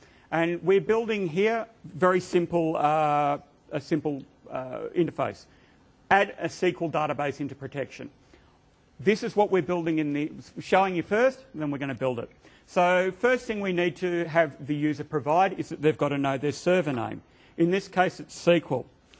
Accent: Australia; I'm from Australia.

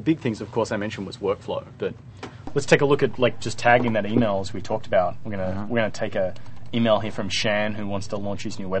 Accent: Australia; in my home country in Australia

